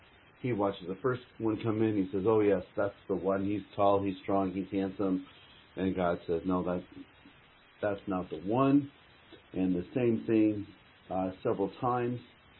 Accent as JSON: {"language": "English", "town": "Omaha", "region": "Nebraska", "country": "United States", "said": "I come from Omaha, Nebraska, USA."}